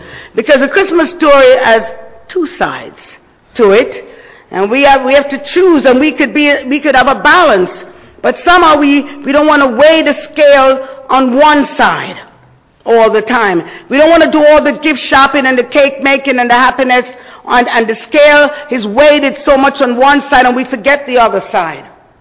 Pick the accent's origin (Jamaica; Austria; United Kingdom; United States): Jamaica; You know, I'm Jamaican, so I'm always trying to look for a little bit of hope.